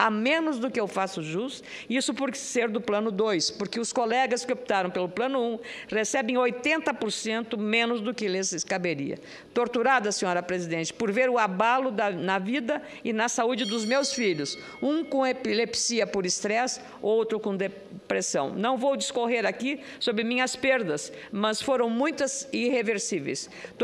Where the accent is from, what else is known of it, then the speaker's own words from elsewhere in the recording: Rio Grande do Sul, Brazil; eu, particularmente, como gaúcha